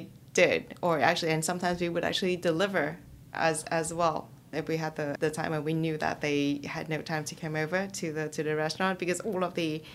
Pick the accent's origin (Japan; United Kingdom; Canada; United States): Japan; Naha, Okinawa; In Naha, Okinawa, Japan.